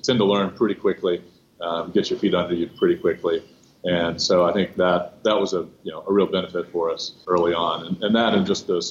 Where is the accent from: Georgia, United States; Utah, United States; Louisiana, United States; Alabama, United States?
Georgia, United States; Atlanta; also born or lived in North Carolina; You know, I grew up here in Atlanta, went to school in North Carolina.